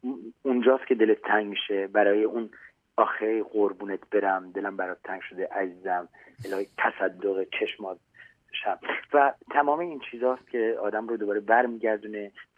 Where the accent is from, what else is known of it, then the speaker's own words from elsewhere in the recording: Iran; now in France; برگشتنم به سمت ایرانی هاست و زبان فارسی، زبان مادری و زبان کشوری که توش بزرگ شدم در خردسالیم و در کودکیم